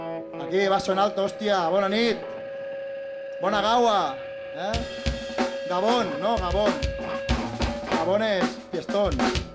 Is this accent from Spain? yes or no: yes; Catalonia, Spain; first language Catalan; Spanish is a second language; yo soy catalán y el euskera no lo sé. Pero el castellano me cuesta, ¿eh? Hablo castellano porque me lo han impuesto, ¿eh?